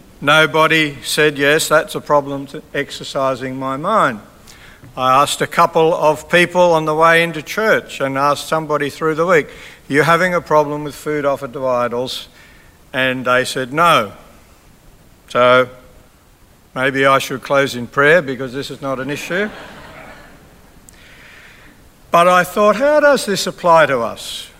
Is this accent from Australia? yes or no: yes; Sydney, New South Wales, Australia; As a young Anglican Christian growing up in Sydney